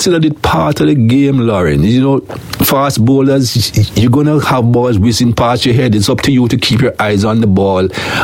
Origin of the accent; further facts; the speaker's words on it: Jamaica; first language Jamaican Patois; English is a second language; English is not my first language. When you're growing up in Jamaica, we speak a lot of patois.